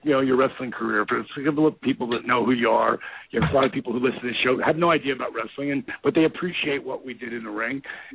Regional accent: Point Pleasant, New Jersey, United States; I'm from Point Pleasant, which is the next town over.

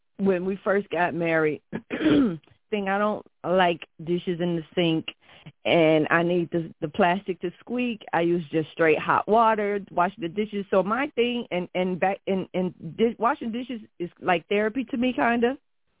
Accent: Little Rock, Arkansas, United States; I'm from Little Rock, Arkansas. I'm chill, low key.

